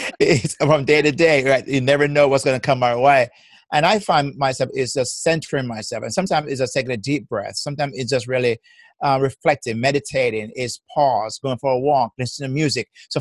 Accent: Jamaica; accent: Jamaican; now in United States; I am originally from Jamaica. So that's my beautiful accent is Jamaican.

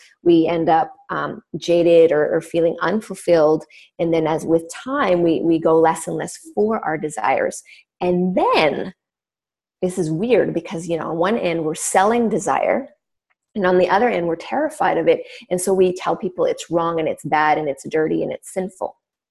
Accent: Canada; So I'm French Canadian born. and I was raised on a Native reservation in Canada.

